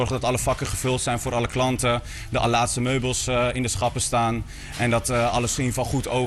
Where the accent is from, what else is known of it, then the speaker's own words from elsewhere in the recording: Netherlands; also born or lived in Poland; Ja, ik kom oorspronkelijk uit Polen. En ik ben daar ook geboren. En toen ik een jaar of 5,5 was, toen ben ik naar Nederland toegekomen met mijn moeder. Dus weinig meegekregen vanuit Polen zelf. Dus we zijn in Nederland opgegroeid.